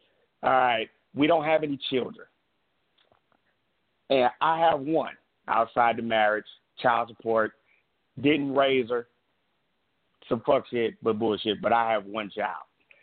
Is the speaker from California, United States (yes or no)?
yes; Compton, California, United States; Because I'm from Compton. She's from Watts.